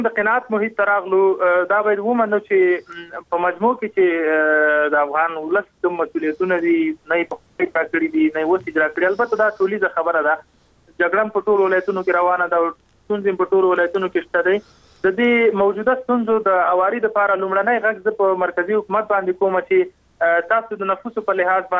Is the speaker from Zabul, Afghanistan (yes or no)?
no; Nangarhar, Afghanistan; زه د ننګرهار د یو فرد په حیث باندې